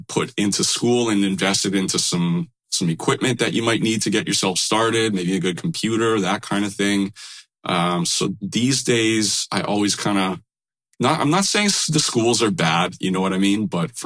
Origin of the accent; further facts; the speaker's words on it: Winnipeg, Manitoba, Canada; because I grew up in Winnipeg and I moved here like just to kind of do that 1 year of school.